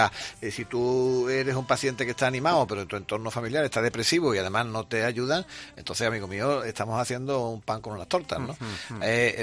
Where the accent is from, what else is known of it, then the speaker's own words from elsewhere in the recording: Seville, Andalusia, Spain; ¿Y qué te voy a decir yo de mi ciudad y de mi provincia? Claro que somos solidarios, muy solidarios.